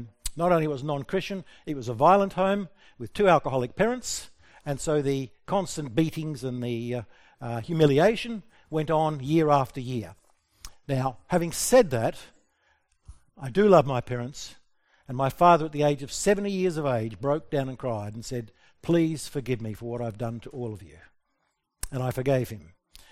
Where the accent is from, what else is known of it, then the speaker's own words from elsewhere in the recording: Australia; I have koala grey. I'm an Aussie.